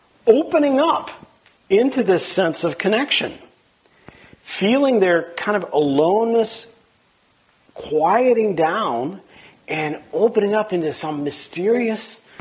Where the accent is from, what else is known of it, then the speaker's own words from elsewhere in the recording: Minneapolis, Minnesota, United States; I'm from Minneapolis, so I get to talk about … if I want to.